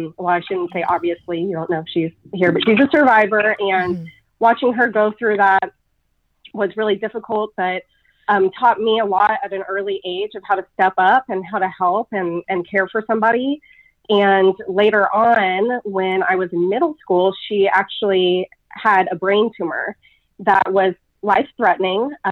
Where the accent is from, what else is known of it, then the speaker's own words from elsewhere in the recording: Austin, Texas, United States; So I am an Austin native, which you mentioned, which is today, I guess, kind of a rare breed.